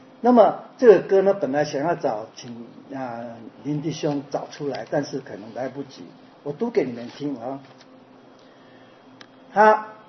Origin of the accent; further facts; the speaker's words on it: China; now in United States; 我们中国人就是最会忍耐、最会生存的民族，就是中国人。我们这些人来到美国